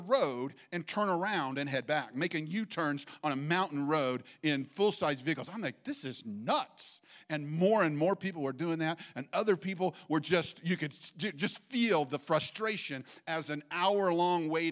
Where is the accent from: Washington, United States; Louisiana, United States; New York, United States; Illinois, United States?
Illinois, United States; And I'm a flatlander from Illinois, where you go from point A to point B in a relatively straight line.